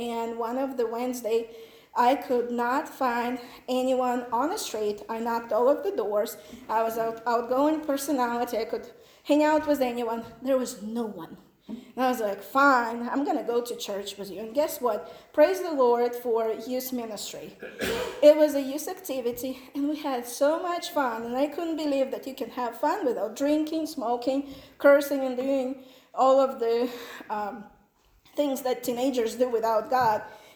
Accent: Ukraine; born there; English is a second language; I was born in Ukraine. Actually, you will figure out how old I am because it was still Soviet Union. And when I was a little child, Soviet Union fell apart and we became Ukraine. I was born in a family of atheists.

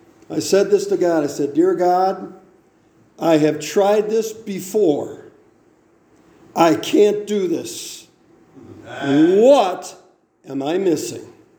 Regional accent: Orchard Park, New York, United States; I grew up in Orchard Park with all the Jesus freaks, and that thing that happened in Orchard Park, that tabernacle that's still there, and I went to school with all those Jesus freaks.

